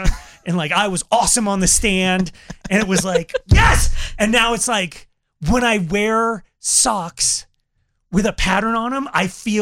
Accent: Longmont, Colorado, United States; I'm from Longmont, bro.

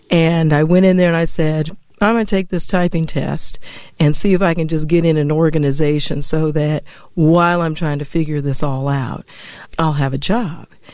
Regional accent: Denver, Colorado, United States; moved away as an adult; now in Atlanta, United States; I grew up in Denver, Colorado. I realized that I wanted a different kind of experience for myself.

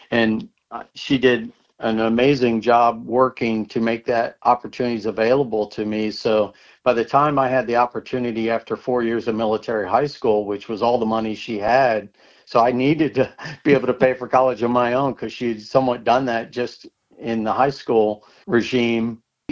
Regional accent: the South, United States; as they would say, you know, growing up in the South

